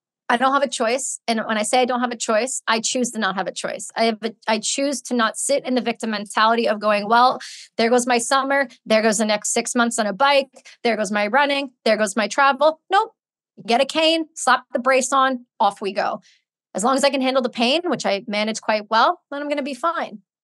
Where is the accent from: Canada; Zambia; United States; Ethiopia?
Canada; because I'm Canadian